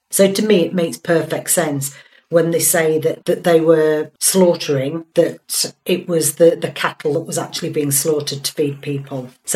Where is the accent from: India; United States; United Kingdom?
United Kingdom; Hull, Yorkshire and the Humber; I call it Tara because I'm from Hull.